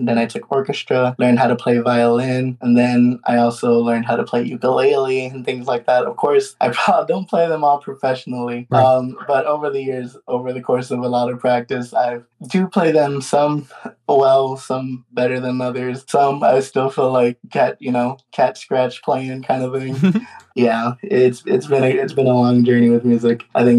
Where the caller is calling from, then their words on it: Texas, United States; I'm calling from Texas, right here in the United States.